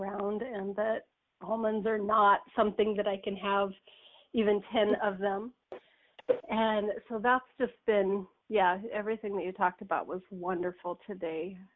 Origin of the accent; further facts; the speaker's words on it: Idaho, United States; I'm from Idaho